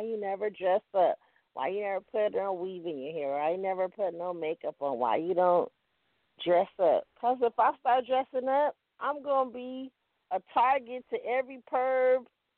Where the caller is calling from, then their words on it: Los Angeles, California, United States; I'm calling from Los Angeles.